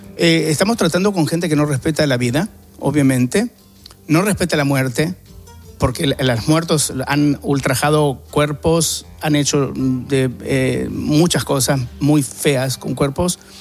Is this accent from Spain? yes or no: no; Argentina; yo crecí en Argentina con España, que es la madre patria, es mi patria también.